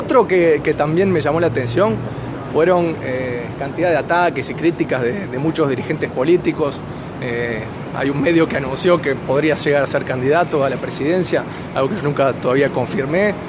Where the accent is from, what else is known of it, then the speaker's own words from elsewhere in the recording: Uruguay; soy un uruguayo con mucho amor por mi país